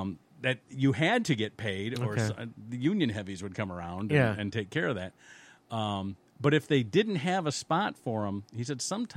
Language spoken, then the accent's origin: English; Detroit, Michigan, United States; I told him I was from Detroit and everything.